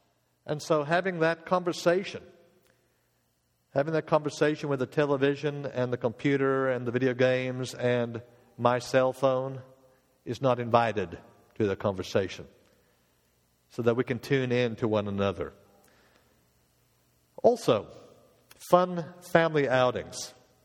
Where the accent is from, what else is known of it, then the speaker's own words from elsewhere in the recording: Cape Town, Western Cape, South Africa; I remember as a kid growing up in Cape Town, South Africa